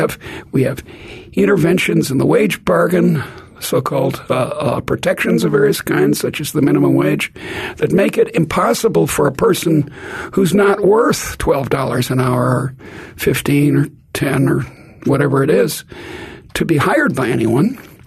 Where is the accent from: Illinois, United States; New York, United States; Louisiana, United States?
Illinois, United States; Chicago; I come from Chicago, and the south and west sides of Chicago are really in terrible shape.